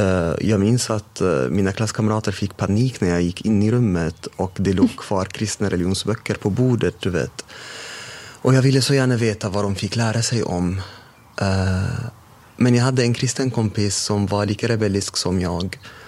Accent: Damascus, Damascus Governorate, Syria; Men jag kommer då från Damaskus, alltså världens äldsta stad. där det fortfarande bor människor.

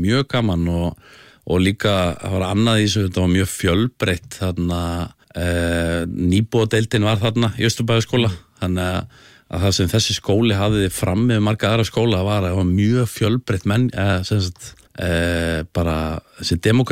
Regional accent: Reykjavík, Capital Region, Iceland; Já, ég alinn upp í miðbæ Reykjavíkur og alinn upp að bara hjá mömmu sem býr á Rauðarárstíg í Norðurmýri og þar bý ég bara fyrstu 13 ára ævi minnar. Gengi í Austurbæðaskóla

